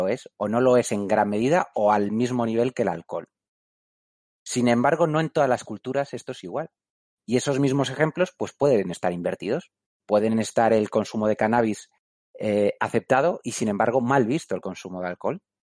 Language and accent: Spanish; Basque Country, Spain; que somos vascos, pues el chiquiteo o el poteo está tremendamente arraigado en la rutina personal, ¿no?